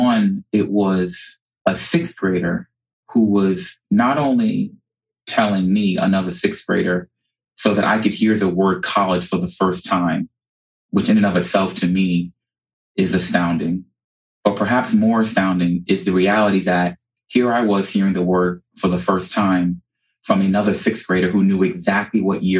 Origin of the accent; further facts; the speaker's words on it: New York City, New York, United States; But I actually grew up in South Jamaica, Queens, New York. And I grew up in that area, which is frankly a notoriously challenged area.